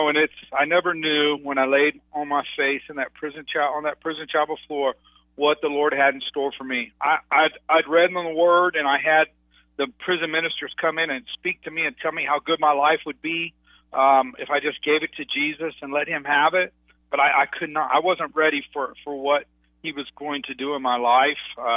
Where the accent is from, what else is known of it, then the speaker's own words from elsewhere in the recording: Dallas, Texas, United States; Well, I grew up in Dallas, Texas, and you know Texas is big for football